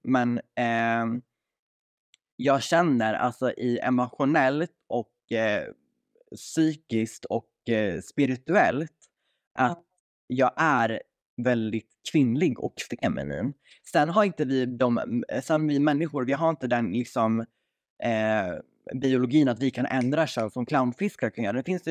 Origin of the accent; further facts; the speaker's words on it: Borlänge, Dalarna County, Sweden; Men det började ju från BUP i Borlänge, där jag är uppvuxen då.